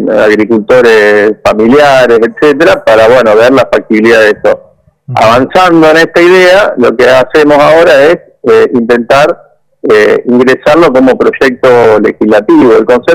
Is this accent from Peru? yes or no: no; Río Ceballos, Córdoba, Argentina; born there; Yo soy cordobés, yo soy nacido en Córdoba.